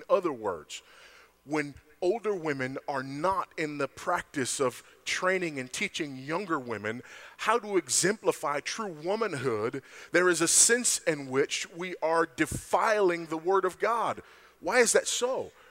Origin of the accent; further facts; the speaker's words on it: Los Angeles, California, United States; I grew up in Los Angeles. I grew up in drug-infested, gang-infested South Central Los Angeles, California. Was raised by a single teenage Buddhist mother.